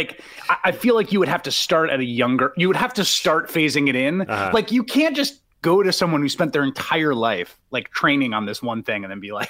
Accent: New York, United States; No, I'm from New York, and I've lived in New York my whole life.

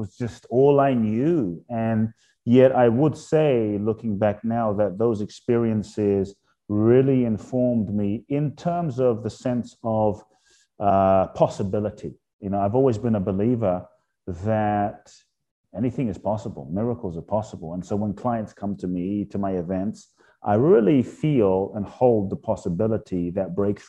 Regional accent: London, United Kingdom; also born or lived in Ghana; being born in Ghana, West Africa, father from Ghana, mother from Japan, growing up in London

